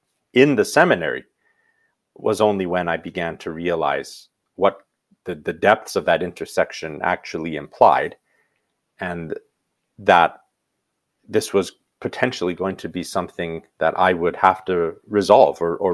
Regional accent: Medicine Hat, Alberta, Canada; In my hometown of Medicine Hat, it was with my Italian grandparents that I spent the most amount of time.

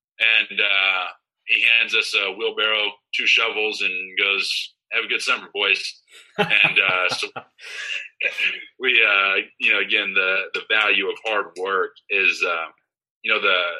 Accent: Texas, United States; We grew up in the Texas Panhandle, so it actually snows there, unlike in Katy, Texas.

